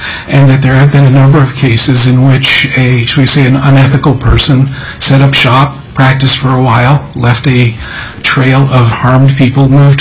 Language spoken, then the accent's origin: English; Alaska, United States; I grew up in Alaska, and so I know what it was like then when you could do business on a face-to-face basis.